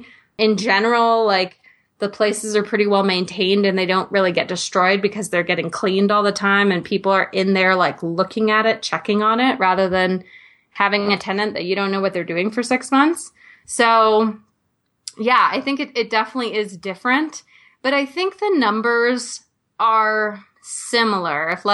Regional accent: Hawaii, United States; My friend had moved there, and she had been living there for a few years, and we grew up in Hawaii together.

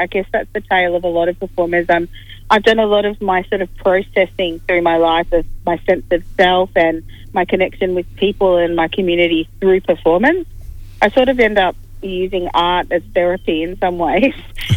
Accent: Sydney, New South Wales, Australia; of course, I grew up in Sydney.

